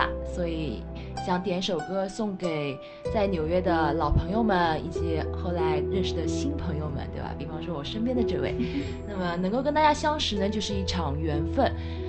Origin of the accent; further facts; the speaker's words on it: China; 我刚去的时候呢，也是走这个我们中国人的传统路线